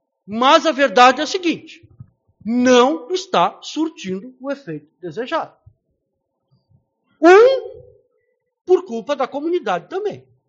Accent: Uruguaiana, Rio Grande do Sul, Brazil; 7 anos que eu retornei para a minha terra, aqui em Uruguaiana, que eu sou promotor criminal aqui de Uruguaiana, há 7 anos

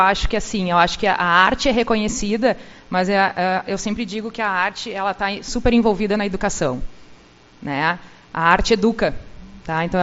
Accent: Porto Alegre, Rio Grande do Sul, Brazil; moved away as an adult; now in Uruguaiana, Brazil; Eu também não sou uruguaianense, sou de Porto Alegre, mas me casei também e vim, já estou há quase 20 anos aqui, e abracei Uruguaiana e Uruguaiana me abraçou

